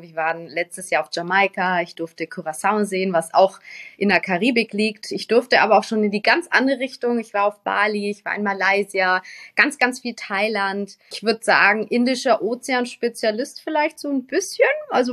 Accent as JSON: {"language": "German", "country": "Brazil", "said": "Brasilien, ich komme aus Brasilien, da würde ich mich nicht ins Auto setzen, bin ich ehrlich."}